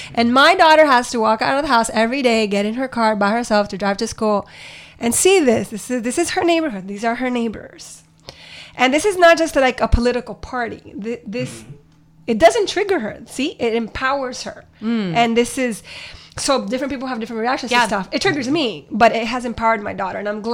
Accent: Miami, Florida, United States; I grew up watching my neighbors idolize Reagan. I grew up in Little Havana.

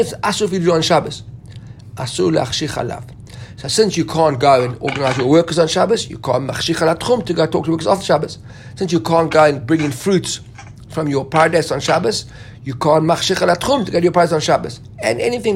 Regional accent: South Africa; we grew up like in South Africa where a goy would come into a room, then you switch the lights off.

